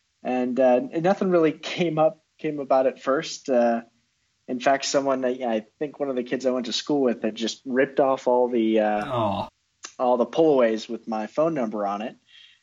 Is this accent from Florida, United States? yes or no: no; Illinois, United States; So I'm from Illinois, just outside Chicago, about an hour and a half outside the city.